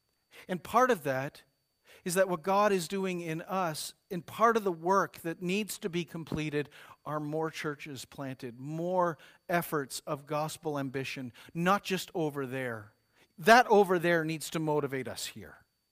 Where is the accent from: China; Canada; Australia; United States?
Canada; Thunder Bay, Ontario; to my hometown in Thunder Bay